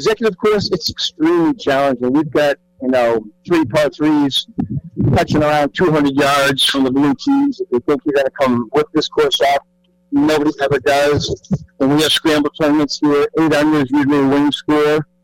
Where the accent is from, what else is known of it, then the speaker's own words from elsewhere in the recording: Boston, Massachusetts, United States; also born or lived in Montreal; Born in Montreal, I grew up in Boston.